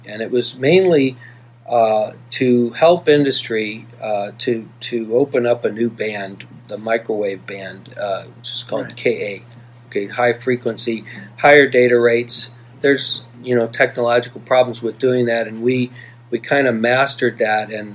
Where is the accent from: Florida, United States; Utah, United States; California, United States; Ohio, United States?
Ohio, United States; Cleveland; And then I was originally from Cleveland, so I wanted to come back home.